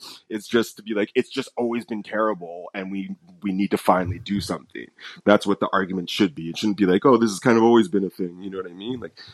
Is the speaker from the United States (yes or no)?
yes; United States; I'll say we because I'm American, we have more guns out there than anyone else